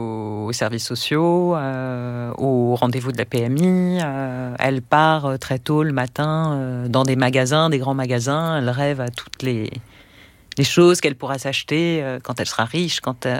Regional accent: Saint-Ouen, Île-de-France, France; born there; Moi, je suis née à Saint-Ouen, au 31 rue Villabiron, près du marché des puces. Hein. Et en 82, le 6 décembre, à 7 heures du matin.

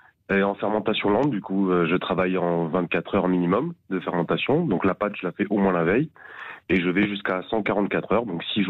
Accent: Perpignan, Occitanie, France

